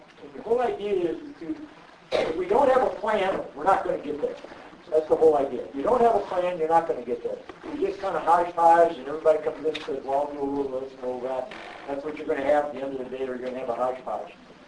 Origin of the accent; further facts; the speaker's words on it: Ireland; Well, I don't know about the rest of you, but I'm an Irishman.